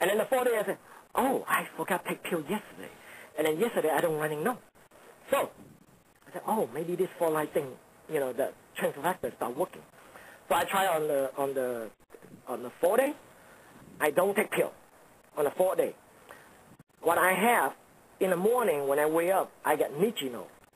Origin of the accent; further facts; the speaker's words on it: Vietnam; now in United States; I'm Chinese, born and raised in Vietnam. I came to U.S. 23 years so far.